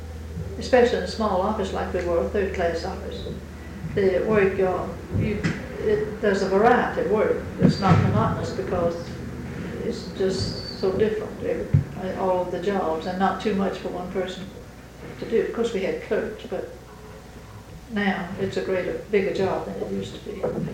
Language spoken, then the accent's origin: English; Athens, United States; born there; I was born here in Athens.